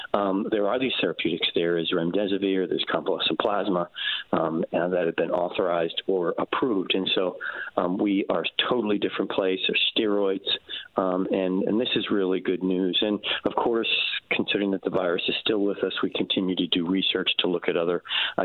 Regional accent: Philadelphia, Pennsylvania, United States; Philly's my hometown, and it's great to be back on the show with you.

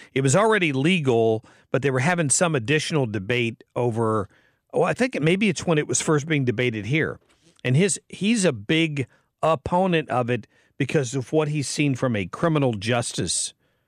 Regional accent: Ohio, United States; Yeah, when I grew up in Ohio, we had state stores.

